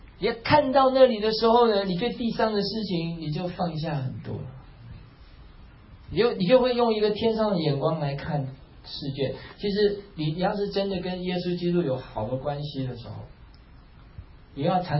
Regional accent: Taiwan; moved away as an adult; 我从台湾来到这边读书，来到硕士

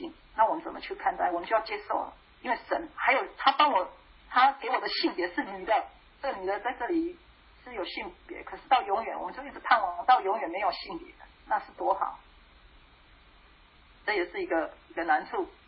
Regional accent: Taiwan; 我生活在台湾啊，台湾的空气我就受不了了，台湾很潮湿

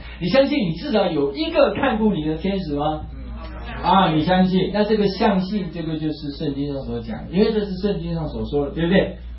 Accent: Taiwan; 我们台湾人啊，就是很多都是爱在心里口难开啊，

